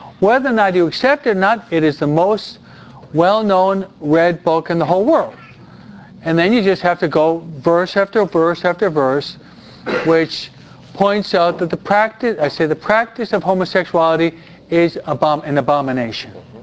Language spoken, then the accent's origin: English; United States; As an American, but we're in the United States, right?